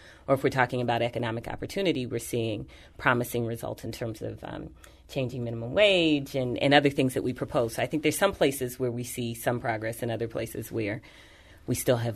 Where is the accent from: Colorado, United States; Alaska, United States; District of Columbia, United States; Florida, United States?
District of Columbia, United States; Washington; now in St. Louis, United States; I'm a D.C. native, so that should let you know I've got some passion for this policy stuff, right? I was, you know, sort of born and bred with that. But I've been in this community for 20 years, so St. Louis is my home.